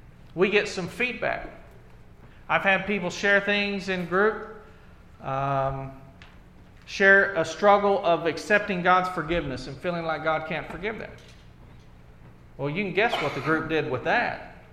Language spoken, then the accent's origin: English; Oklahoma, United States; I was raised in the Church of Christ in a small town in southeastern Oklahoma.